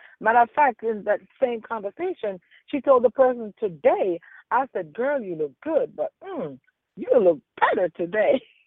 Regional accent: Jamaica; I am from Jamaica, West Indies. I love my country. I love where I'm coming from.

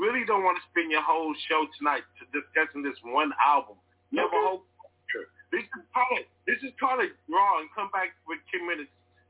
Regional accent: California, United States; You know, because we're from the Bay Area, we really do have a certain thing we're looking for in our music.

